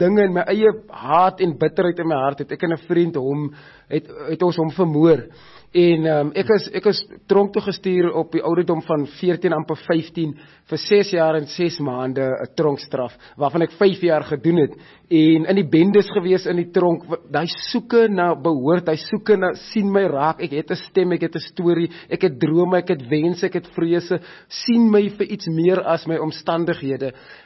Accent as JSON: {"language": "Afrikaans", "town": "Grabouw", "region": "Western Cape", "country": "South Africa", "tie": "born or raised there", "said": "ek het in Grabouw groot geword en dit is 'n dorpie wat baie hopeloosheid in daai tyd gehad het."}